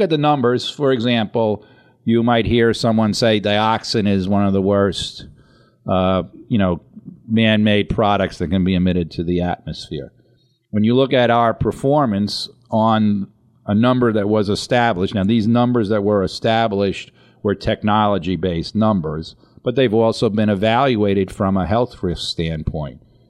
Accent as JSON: {"language": "English", "town": "Astoria", "region": "New York", "country": "United States", "tie": "born or raised there", "said": "Absolutely. I grew up in Astoria."}